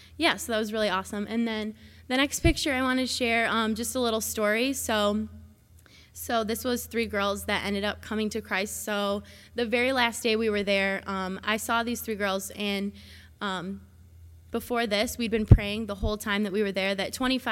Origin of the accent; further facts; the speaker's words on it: United States; it's not me coming as an American and providing all the solutions